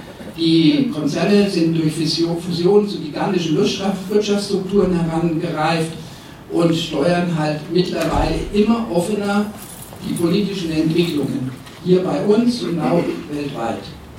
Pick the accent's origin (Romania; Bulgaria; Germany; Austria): Germany; Nuremberg, Bavaria; also ich komme aus Nürnberg